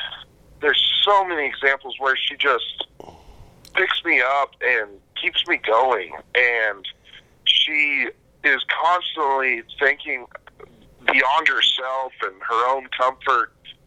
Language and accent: English; Texas, United States; I'm from Texas. I always call it floating the river.